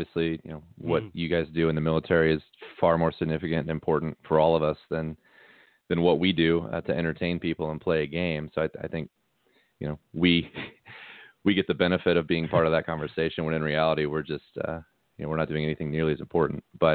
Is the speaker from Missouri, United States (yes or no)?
yes; St. Louis, Missouri, United States; I grew up in St. Louis, Missouri, playing ice hockey and baseball.